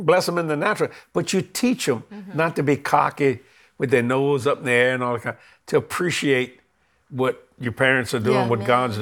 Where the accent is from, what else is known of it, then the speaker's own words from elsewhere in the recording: New Orleans, Louisiana, United States; We are New Orleans people, West Bank, because I was born in Algiers and mom and them was raised up in Westwood, which is the West Bank of New Orleans.